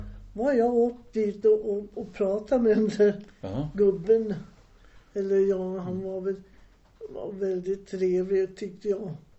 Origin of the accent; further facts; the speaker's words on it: Enköping, Uppsala County, Sweden; moved away; jag kom ju hit 1930 ifrån Enköping. Och far var ju vid järnvägen.